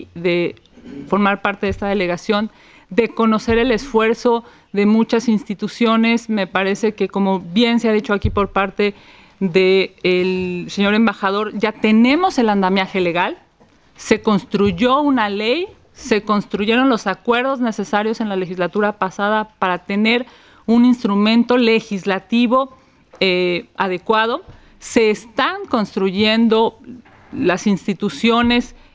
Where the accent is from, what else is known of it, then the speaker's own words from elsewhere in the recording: Mexico; pueda acompañarnos como mexicanos en lo que sigue.